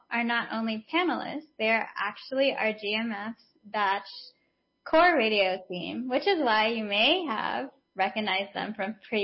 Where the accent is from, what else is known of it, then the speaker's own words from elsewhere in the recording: United States; now in Barbados; from the United States, currently serving in Barbados.